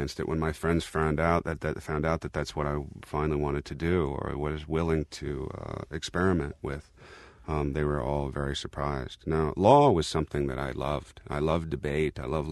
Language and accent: English; Paso Robles, California, United States; I was raised in Paso Robles, Templeton, California, and we had 65 horses, you know, give or take a few at different times.